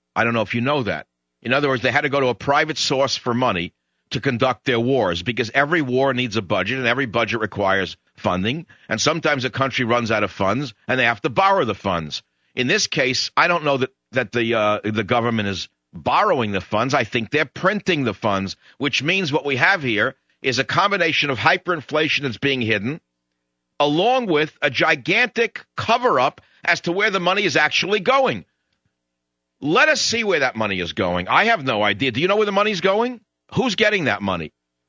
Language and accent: English; New York, United States; accent: New York; They said I wouldn't last a day because my accent was too New York.